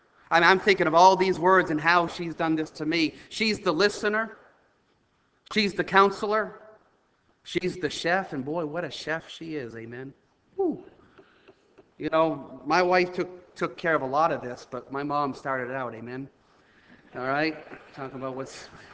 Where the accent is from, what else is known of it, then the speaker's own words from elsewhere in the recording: Maine, United States; but I'm a hick. I'm from Maine.